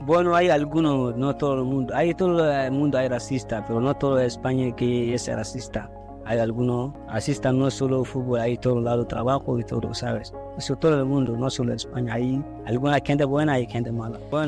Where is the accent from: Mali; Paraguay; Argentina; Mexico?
Mali; Spanish is a second language; now in Spain; Soy de Mali, tengo 20 años. Hemos venido en Patera